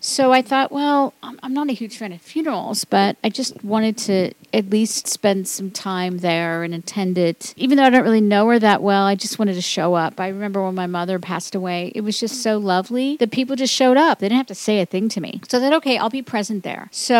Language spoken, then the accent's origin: English; Cincinnati, Ohio, United States; my hometown and kind of come to grips with it, because I've always felt like Cincinnati, although lovely to grow up, there was parts of me, certainly in my high school and college years, I just felt depressed.